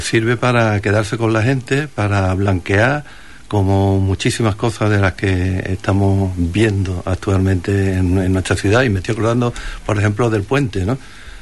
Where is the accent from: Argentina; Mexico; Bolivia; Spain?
Spain; Huelva, Andalusia; en esas cosas sí me siento yo onubense.